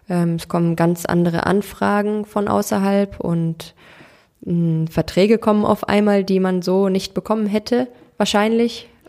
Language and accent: German; Cologne, North Rhine-Westphalia, Germany; Ich bin in Köln geboren, bin hier groß geworden